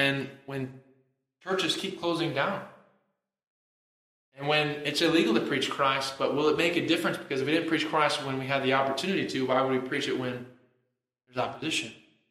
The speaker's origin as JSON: {"language": "English", "region": "Alaska", "country": "United States", "tie": "born or raised there", "said": "I grew up in Alaska. You just don't get those kind of things there. You pay like $5 for a mango, you know?"}